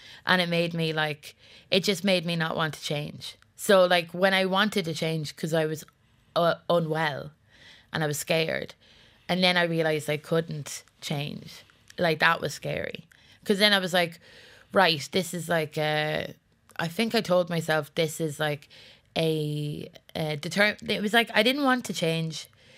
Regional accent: Leinster, Ireland; I grew up in the Celtic Tiger. I grew up with, like, poor Glenda Gilson shivering in a bikini at the top of Grafton Street.

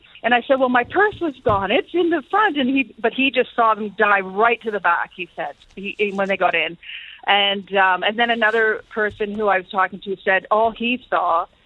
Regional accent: Canada; I'm a Canadian and I'm married to an Irishman and from Connemara, and we live in Canada.

